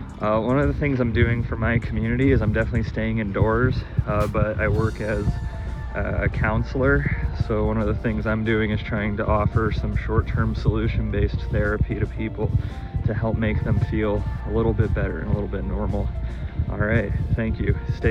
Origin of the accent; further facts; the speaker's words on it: Essex Junction, Vermont, United States; I am from Essex Junction, Vermont.